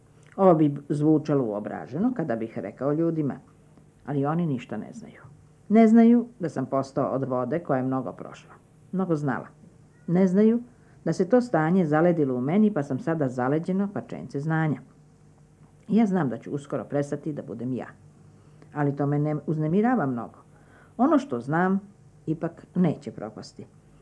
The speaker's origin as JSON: {"language": "Serbian", "region": "Belgrade", "country": "Serbia", "tie": "born there", "lives_now": "Novi Beograd, Serbia", "said": "rođena sam na Vračaru, živela na Dorćulu i evo me sad na Novom Beogradu, tako da svakih 20 godina menjam fizički mesto na kome stanujem, ali u stvari neprekidno živim i na Vračaru i na Dorćulu."}